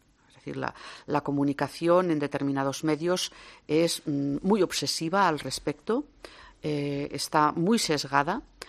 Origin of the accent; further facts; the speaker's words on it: Catalonia, Spain; Cataluña, pues los catalanes somos catalanes.